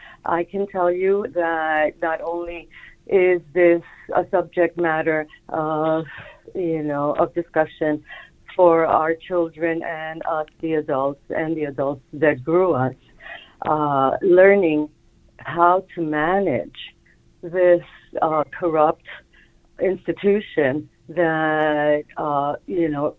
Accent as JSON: {"language": "English", "region": "New York", "country": "United States", "tie": "born or raised there", "said": "I live in the Bronx. I grew up in Manhattan. I am a Latina woman."}